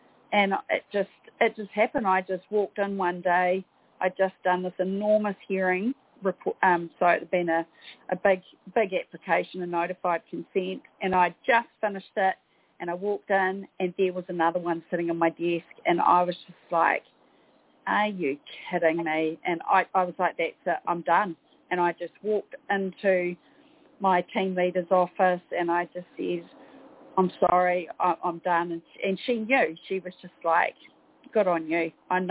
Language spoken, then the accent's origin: English; Gisborne, New Zealand; Gisborne, my hometown, is this very, very small city.